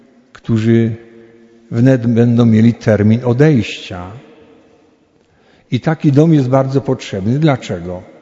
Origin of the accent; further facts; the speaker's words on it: Kosina, Subcarpathian Voivodeship, Poland; Ja pochodzę z Kosiny, pobliskiej. Dzieci wiedzą, gdzie Kosina jest? Niedaleko, 7 kilometrów.